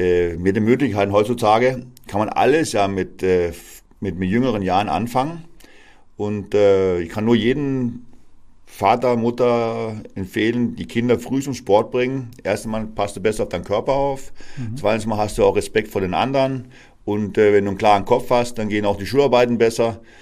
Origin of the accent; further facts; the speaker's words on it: Maspalomas, Canary Islands, Spain; Und ich bin ja selber auf dem Surfbrett sozusagen aufgewachsen, da war ich 8 Jahre alt, meine Schwester Britt war ein Jahr jünger. Und wir haben da das Surfen gelernt, auf Gran Canaria, in Maspalomas, auf dem gleichen See.